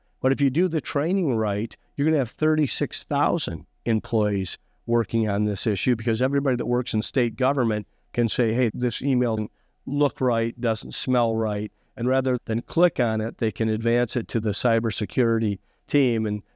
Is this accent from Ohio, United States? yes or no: yes; Ohio, United States; I grew up in Ohio and Bobby Knight was the sixth man on that 1969 national championship team.